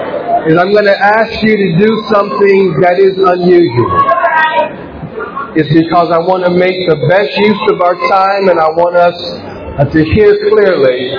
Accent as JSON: {"language": "English", "region": "California", "country": "United States", "accent": "African American", "said": "I'm from California, and as a black American, our accent is very different than you hear us speaking in."}